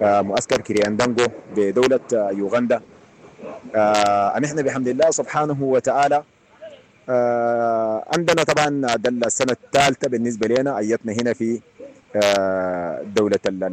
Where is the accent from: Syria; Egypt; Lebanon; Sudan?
Sudan; now in Uganda; بلدنا السودان